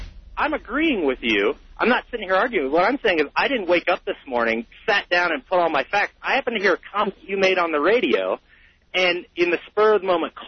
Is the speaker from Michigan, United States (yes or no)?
no; Pittsburgh, Pennsylvania, United States; I mean, I grew up in Pittsburgh, and, you know, the Eastern European community is huge in Pittsburgh.